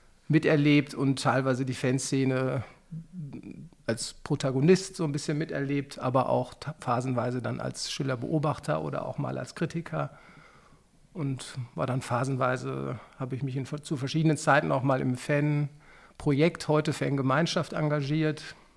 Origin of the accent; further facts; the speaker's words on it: Münster, North Rhine-Westphalia, Germany; Ich bin 51, bin Münsteraner, bin verheiratet, habe zwei Kinder